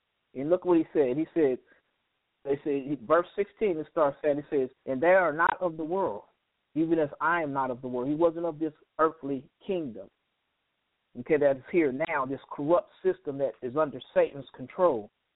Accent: United States; America, like even we live here, because I'm from America, can't speak for everybody else

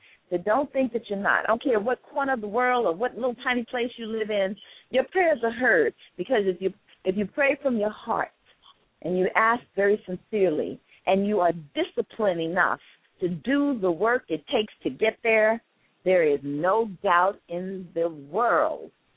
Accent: Brooklyn, New York, United States; I was from the Brownsville section of Brooklyn and in the Van Dyke Project, and we lived on the 10th floor.

